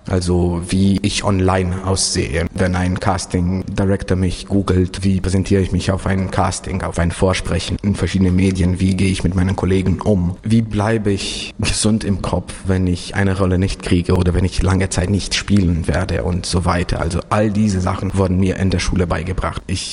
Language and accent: German; Timișoara, Timiș County, Romania; Das ist ähnlich wie bei uns in Temeswar im Projektzentrum, aber auf so Breite.